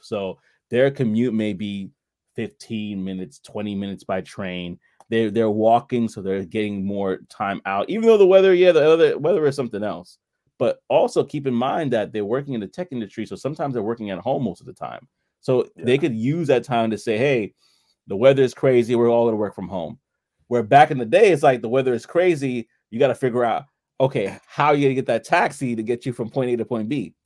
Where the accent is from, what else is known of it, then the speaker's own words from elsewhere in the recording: New York, United States; I'm gonna talk about that in a moment because I'm from New York, so I could definitely talk about it.